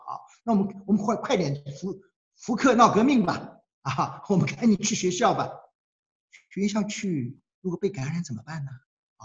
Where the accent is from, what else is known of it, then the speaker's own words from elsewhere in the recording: China; 我们都是来自大陆的中国人，我们这个上五十岁、六十岁的人，我们都经历过1959年到1962年，中国吃不饱。